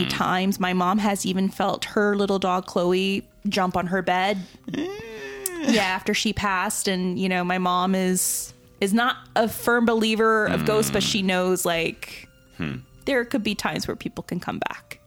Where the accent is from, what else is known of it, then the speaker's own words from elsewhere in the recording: Rochester, New York, United States; My hometown of Rochester, New York, has many, and even my college, Niagara University, is haunted.